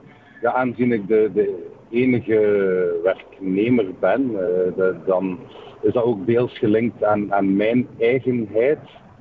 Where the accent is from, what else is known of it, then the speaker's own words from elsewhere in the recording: Ghent, East Flanders, Belgium; Sowieso ben ik als echte Gentenaar, geboren en getogen.